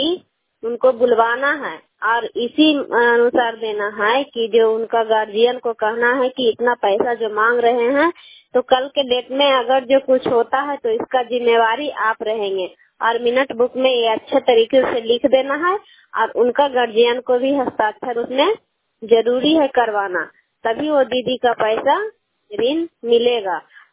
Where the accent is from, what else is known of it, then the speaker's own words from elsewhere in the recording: Bihar, India; मैं कैला गांव नगर नौसा प्रखंड नालंदा जिला के निवासी हूँ